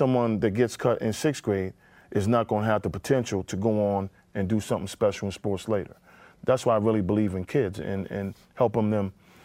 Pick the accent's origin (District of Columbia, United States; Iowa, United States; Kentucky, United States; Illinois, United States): District of Columbia, United States; Washington; Being that I'm from Washington, D.C.